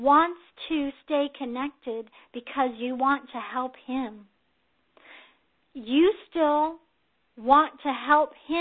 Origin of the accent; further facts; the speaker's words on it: the South, United States; accent: Southern; Wow, did my southern accent come out there, y'all?